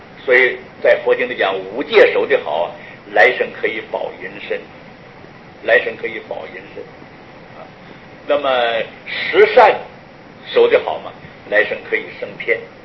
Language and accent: Chinese; North Korea; 如果你自己开着车，你把我们朝鲜人开车送我